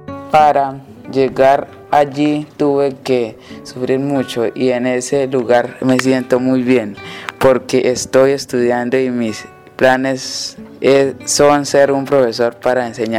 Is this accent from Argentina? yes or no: no; San José del Guaviare, Guaviare, Colombia; born there; Nací en San José del Guaviare. Mi madre se tuvo que trasladar desde una parte muy lejos de San José. Y allí nací yo.